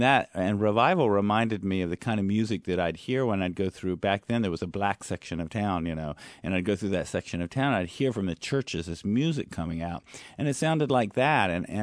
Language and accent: English; Asheboro, North Carolina, United States; Well, I don't know. It played into insecurity, that's for s